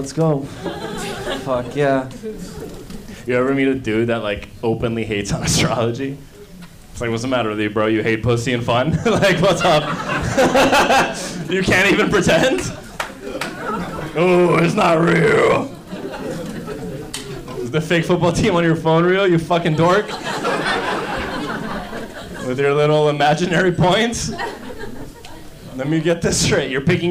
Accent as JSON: {"language": "English", "town": "Miami", "region": "Florida", "country": "United States", "said": "I went to Florida State. I'm from Miami originally."}